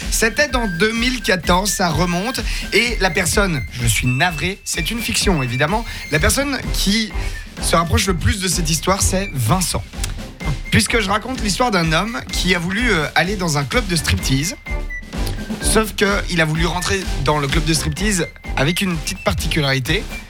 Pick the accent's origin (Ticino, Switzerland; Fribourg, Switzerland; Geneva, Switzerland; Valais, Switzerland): Fribourg, Switzerland; Bulle; From Bubbles.